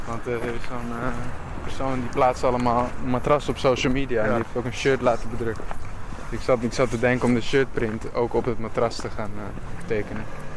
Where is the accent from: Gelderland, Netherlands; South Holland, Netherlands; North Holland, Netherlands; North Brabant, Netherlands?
North Holland, Netherlands; Amsterdam; Ik wou ook heel graag dat iedereen wist dat ik uit Zuidoost kwam.